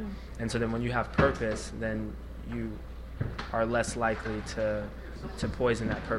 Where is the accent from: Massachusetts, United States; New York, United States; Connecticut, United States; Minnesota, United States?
Connecticut, United States; Groton; I'm from Groton, Connecticut